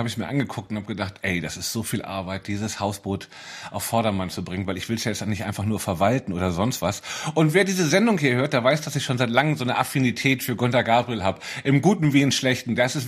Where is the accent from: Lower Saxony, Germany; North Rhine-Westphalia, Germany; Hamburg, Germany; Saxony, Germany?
Hamburg, Germany; Ja, Hamburg ist immer noch meine Heimatstadt.